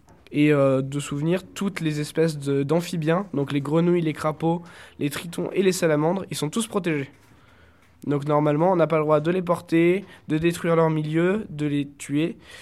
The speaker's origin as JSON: {"language": "French", "country": "France", "said": "notre hérisson de chez nous en France"}